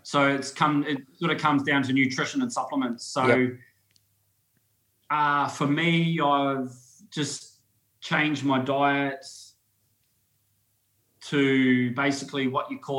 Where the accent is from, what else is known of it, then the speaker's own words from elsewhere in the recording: Waiuku, Auckland, New Zealand; I'm from Waiuku and we've got farmland and home-killed meats